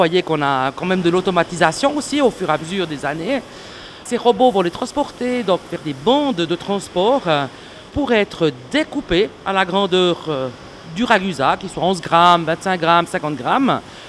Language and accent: French; Courtébert, Bern, Switzerland; Je viens de Courtébert, exactement.